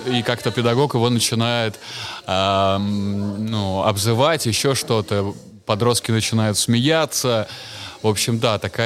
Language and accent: Russian; Narva, Ida-Viru County, Estonia; как я вырос в Нарве, как я закончил школу